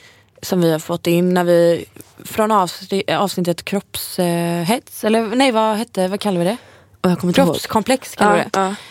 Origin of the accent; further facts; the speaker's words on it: Gothenburg, Västra Götaland County, Sweden; när jag var hemma i Göteborg så fick jag extrem så här... Jag kastades tillbaka till alla känslor och minnen typ jag hade när jag var tonåring.